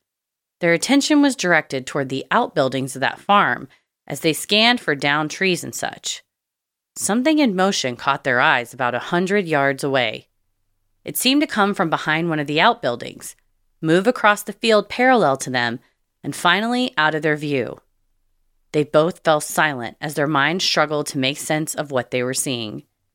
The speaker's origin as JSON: {"language": "English", "region": "Tennessee", "country": "United States", "said": "I mean, I'm from Tennessee."}